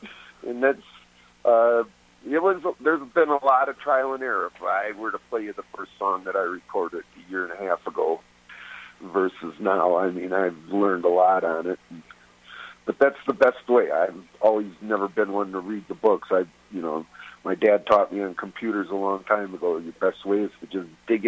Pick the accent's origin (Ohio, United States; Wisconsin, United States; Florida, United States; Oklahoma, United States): Wisconsin, United States; And I said, no, growing up in the Midwest in the 70s and 80s influenced my musical interest.